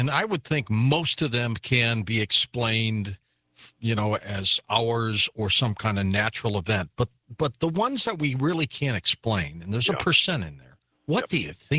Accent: Michigan, United States; born there; You know, I was born in Michigan, so I'm very familiar with the Great Lakes.

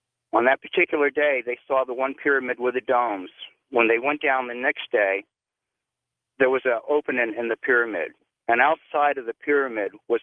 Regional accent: Miami, Florida, United States; moved away as an adult; also born or lived in California; I grew up in Miami, so I'm well aware of the Bermuda Triangle, and I heard of quite a few strange things occurring. In 75, I went to California, started school there

